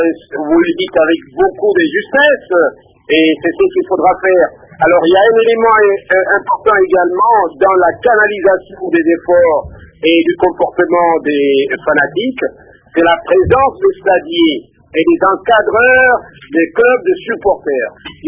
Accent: DR Congo; chez nous, en République démocratique du Congo

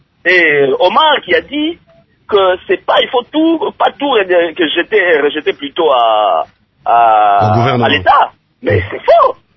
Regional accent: DR Congo; nous sommes Congolais.

